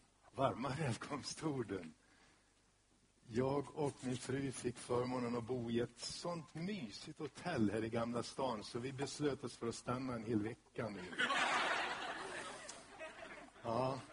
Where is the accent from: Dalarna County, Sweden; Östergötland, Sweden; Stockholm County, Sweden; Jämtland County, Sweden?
Dalarna County, Sweden; Borlänge; jag vill inte skryta, men jag kommer faktiskt från Borlänge.